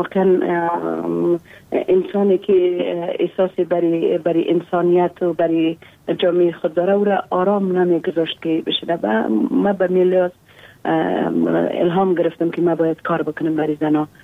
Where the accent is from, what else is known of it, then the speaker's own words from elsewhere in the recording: Takhar, Afghanistan; مثل که در ولایت تخار مثل که در کلی گورایات ما مشکلات داریم